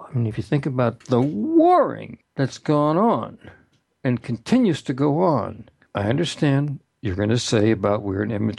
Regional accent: Kansas City, Missouri, United States; also born or lived in Clayton, Missouri; they had a gift shop in a suburb of St. Louis, Missouri, and they bought it when I was about 15. We moved from Kansas City to Clayton, Missouri

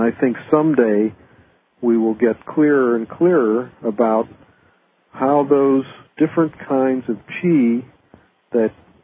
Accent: Pittsburgh, Pennsylvania, United States; I'm a scientist from Pittsburgh.

